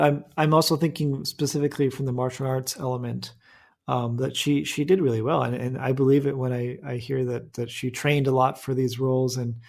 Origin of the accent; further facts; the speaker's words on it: United States; now in France; now that I've moved to France as an American